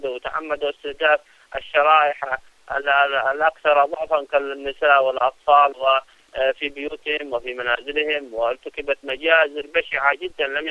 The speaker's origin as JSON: {"language": "Arabic", "country": "Yemen", "said": "ونحن كشعب يمني"}